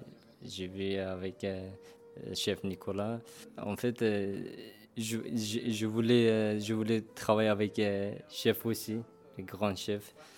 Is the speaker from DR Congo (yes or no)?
no; Turkey; now in France; je viens de Turquie. Le mois prochain, ça va faire 2 ans, je suis en France.